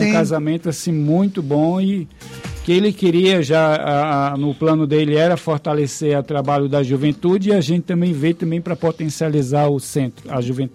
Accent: Cruzeiro do Sul, Acre, Brazil; Eu sou natural de Cruzeiro do Sul, né, como eu falei.

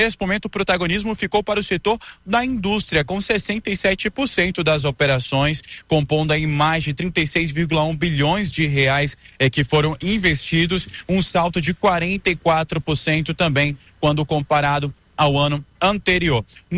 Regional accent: Roraima, Brazil; Sou lá de Roraima, terra das cachoeiras e do sol escaldante.

